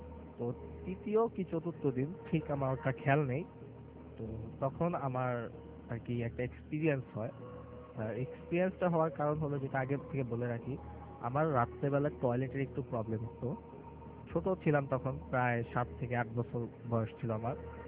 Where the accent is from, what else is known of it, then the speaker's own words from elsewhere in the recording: Narayanganj, Dhaka Division, Bangladesh; আমি ফতুল্লাহ অবদাকুল নারায়ণগঞ্জ থেকে এসেছি।